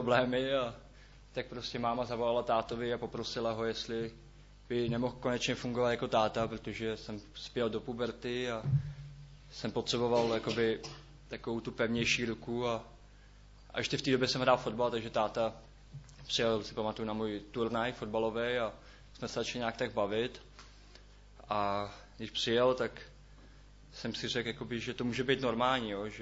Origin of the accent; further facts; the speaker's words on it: Ústí nad Labem, Ústí nad Labem Region, Czechia; je mi 18 let, pocházím z Ústí nad Labem a narodil jsem se do nevěřící rodiny.